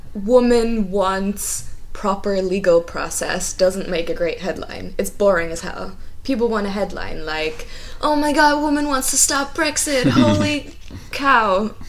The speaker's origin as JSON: {"language": "English", "country": "Germany", "said": "we're from Germany"}